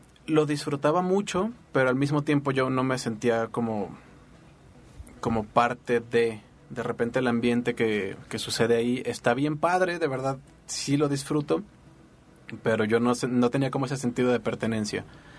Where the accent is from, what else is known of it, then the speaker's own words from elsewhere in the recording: Guadalajara, Jalisco, Mexico; yo soy de Guadalajara y estudié en la Universidad de Música de la Escuela de la Universidad de Guadalajara.